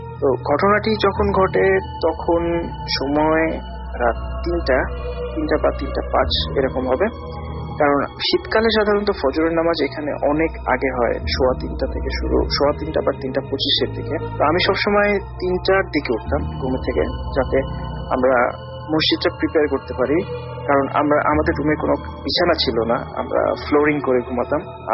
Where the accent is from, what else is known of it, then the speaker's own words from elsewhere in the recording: Sirajganj, Rajshahi Division, Bangladesh; now in China; আমি বর্তমানে চায়নাতে পড়ালেখা করছি, আর আমার দেশের বাড়ি সিরাজগঞ্জ।